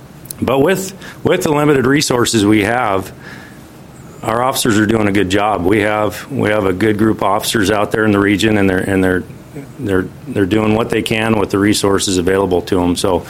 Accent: Washington, United States; I grew up in Whatcom County.

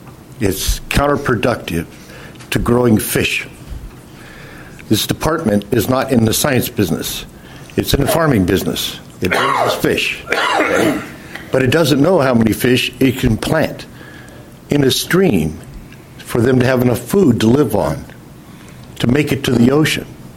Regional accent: McCleary, Washington, United States; I'm from McClary, Washington. Lived in Grace Harbor my whole life. My dad was born on North River.

